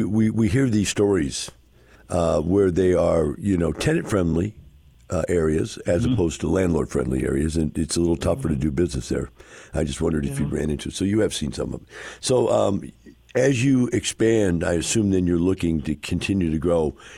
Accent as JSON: {"language": "English", "town": "Alton", "region": "Illinois", "country": "United States", "tie": "born there", "also_born_or_lived": "Chicago Heights", "said": "I was born in Alton, Illinois, and my mother lived for a while when I was a kid in Chicago Heights, Illinois. So I've got some Illinois in me at some point."}